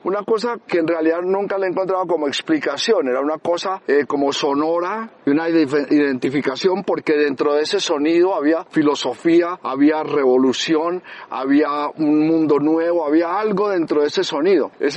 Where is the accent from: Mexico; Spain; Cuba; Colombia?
Colombia; born there; moved away as an adult; Nacimos en Colombia y nos desboronamos porque aquí no. Por eso me fui yo de Colombia